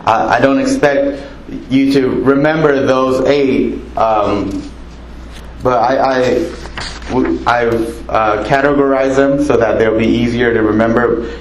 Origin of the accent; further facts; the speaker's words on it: Los Angeles, California, United States; I'm from Los Angeles.